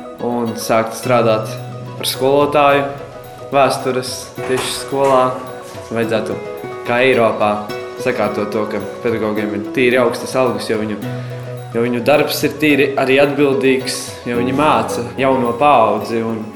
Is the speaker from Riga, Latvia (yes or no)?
no; Jēkabpils, Zemgale, Latvia; un esmu no Jēkabpils un mācos 11. C klasē.